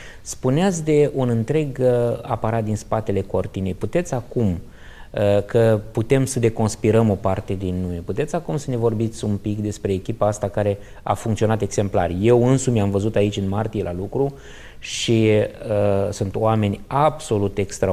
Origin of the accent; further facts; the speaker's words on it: Romania; Ca români avem reflexul de solo, să luptăm solo, să reflexul cavalerului singuratic.